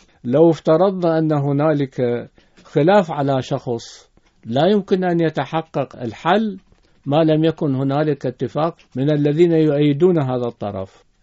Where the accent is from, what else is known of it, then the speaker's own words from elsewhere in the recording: Iraq; لأن المشكلة عندنا في العراق أن غالبية الأحزاب هي تتكلم بالماضي